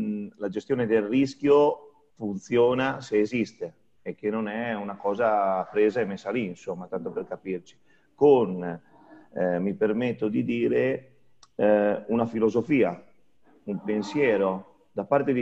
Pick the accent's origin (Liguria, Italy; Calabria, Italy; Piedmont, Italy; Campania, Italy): Liguria, Italy; La Spezia; io sono di La Spezia e quindi sono molto confinante con la Toscana, quindi ho anche lavorato da quelle parti.